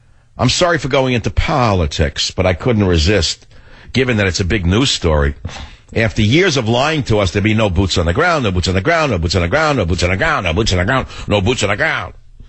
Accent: Bronx, New York, United States; I'm not really from Brooklyn. I'm from the Bronx.

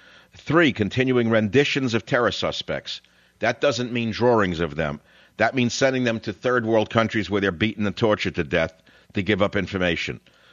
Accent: Queens, New York, United States; when I was a boy growing up in Queens

